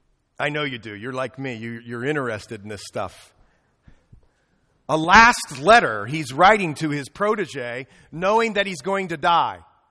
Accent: Ohio, United States; I'm from Ohio. I went to school in Lima, Ohio.

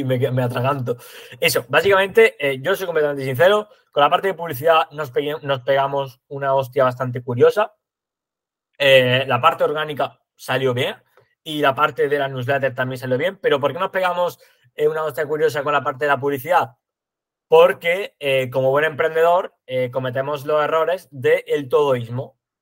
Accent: Andalusia, Spain; yo que por ejemplo soy de Andalucía, aquí decimos una cosa

